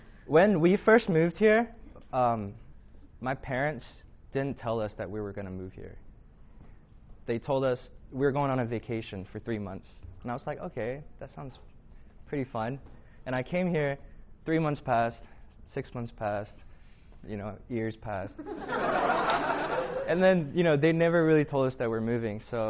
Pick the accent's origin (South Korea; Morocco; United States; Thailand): South Korea; moved away; So I grew up in church in Korea, and then when I came here, AKMC was like the church, you know, the only Korean church that was big enough